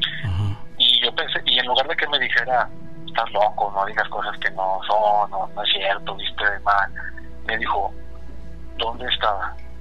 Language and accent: Spanish; Monterrey, Nuevo León, Mexico; now in Albuquerque, United States; yo vivo acá en Albuquerque, pero soy de Monterrey.